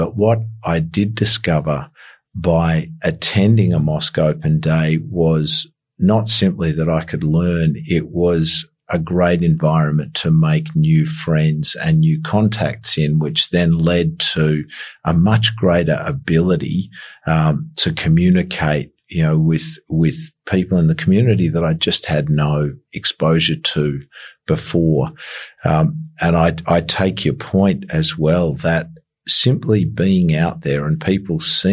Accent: Australia; And I said, "I'm from Australia. Do you know where that is?"

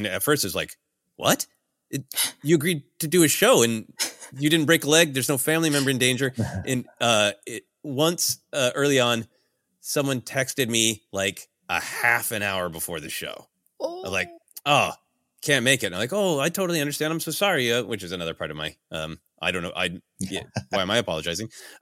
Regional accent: Minnesota, United States; now in Los Angeles, United States; So when I was first here and talking to a lot of people and telling people I was from Minnesota, like, oh, good.

